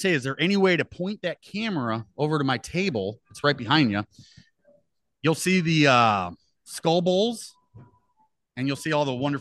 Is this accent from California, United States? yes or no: no; St. Louis, Missouri, United States; We're from St. Louis.